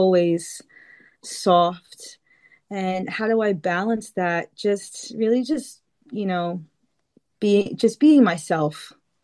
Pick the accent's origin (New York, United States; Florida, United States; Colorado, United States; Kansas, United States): New York, United States; Well, I'm from New York. I'm from Long Island, Suffolk. So I feel like I have both the softness and the grit in me.